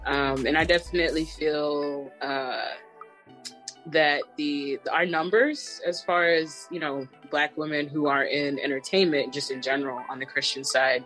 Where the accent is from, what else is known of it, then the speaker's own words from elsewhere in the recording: Indiana, United States; because originally I'm from Indiana